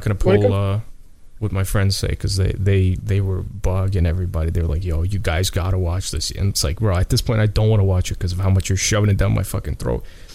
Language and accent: English; United States; As people know, I'm an American.